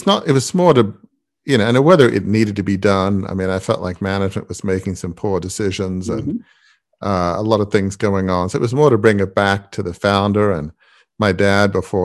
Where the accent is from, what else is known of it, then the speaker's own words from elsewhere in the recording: Australia; So I'm from Australia, which is a pretty young country, but yeah, I grew up in a 150-year-old family media business